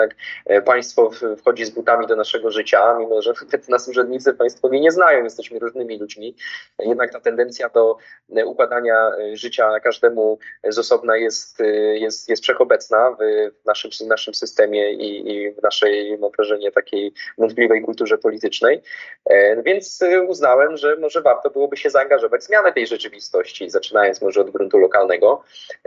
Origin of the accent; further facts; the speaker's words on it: Jelenia Góra, Lower Silesian Voivodeship, Poland; Jelenia Góra jest bliska mojemu sercu, wyjątkowo moja mała ojczyzna jeleniogórska.